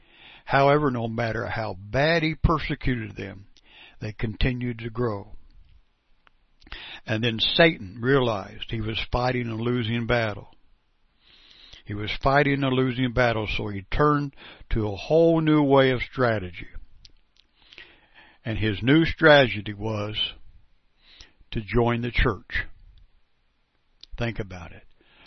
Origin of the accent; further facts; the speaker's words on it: Perry, Kansas, United States; I'm from Perry, Kansas. I'm a 70-year-old man who believes the gospel.